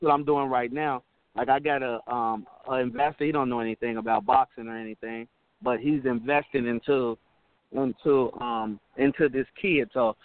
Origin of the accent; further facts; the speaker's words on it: Cincinnati, Ohio, United States; I'm originally from Cincinnati.